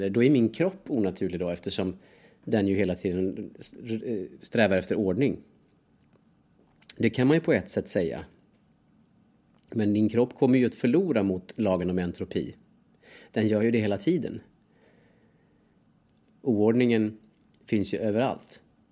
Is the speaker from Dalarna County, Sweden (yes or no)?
yes; Dalarna County, Sweden; accent: Dalarna dialect; Märkte du att jag började prata dalmål nu när jag pratar om Dalarna? Jag kommer ju alltså från Dalarna.